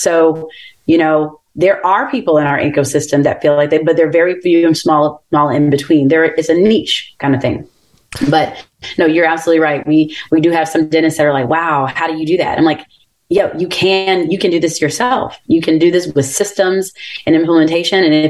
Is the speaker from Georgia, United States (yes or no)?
yes; Atlanta, Georgia, United States; You know, I'm from Georgia. I'm raised in Atlanta, born and raised in Atlanta.